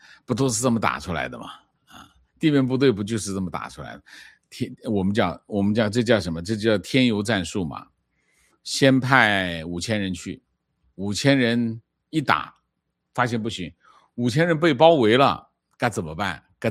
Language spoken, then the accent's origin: Chinese; Taiwan; 情况我是台湾人，我感觉台湾新闻媒体只报喜不报忧